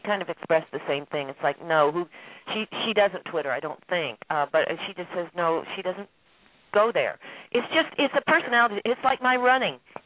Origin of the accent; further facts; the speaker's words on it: Boulder, Colorado, United States; also born or lived in New York City; though I was born in New York City, I grew up in Boulder, Colorado, and there's farmland for days there